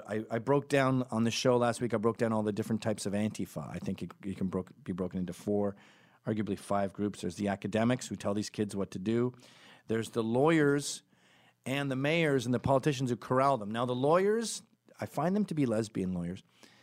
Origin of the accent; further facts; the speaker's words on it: Scotland, United Kingdom; I'm Scottish